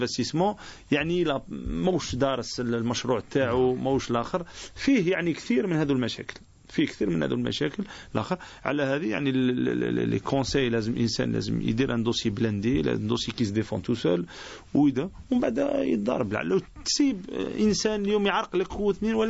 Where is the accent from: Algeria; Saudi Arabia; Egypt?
Algeria; نعم في جزائريين، احنا 6 جزائريين